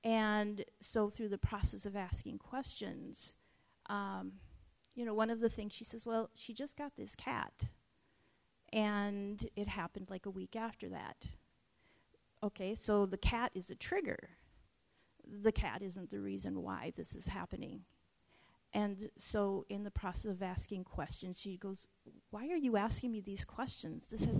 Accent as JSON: {"language": "English", "town": "Minneapolis", "region": "Minnesota", "country": "United States", "tie": "born or raised there", "lives_now": "Iowa, United States", "said": "Grew up in Minneapolis. I'm from the Midwest area. And I now currently live along the Minnesota-Iowa border. I live in Iowa."}